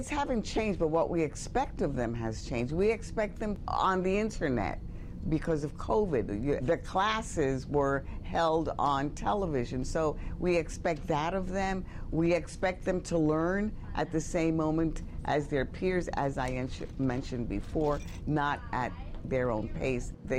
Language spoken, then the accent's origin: English; Bronx, New York, United States; And I was born and raised in the Bronx, watching a lot of television and wondering how could I contribute to a society that didn't see me.